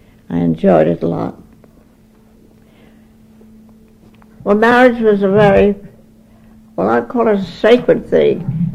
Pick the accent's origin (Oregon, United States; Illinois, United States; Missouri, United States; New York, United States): New York, United States; Brooklyn; born there; Well, I was born in Brooklyn on Clinton Street, which is on Brooklyn Heights, on March 4th, 1891.